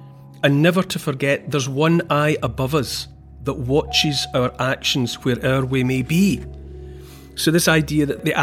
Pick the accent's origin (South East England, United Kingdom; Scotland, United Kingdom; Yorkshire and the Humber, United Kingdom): Scotland, United Kingdom; Dumfries; I grew up in Dumfries in the southwest of Scotland, and people there traditionally call each other Dunhamers, which means down homers.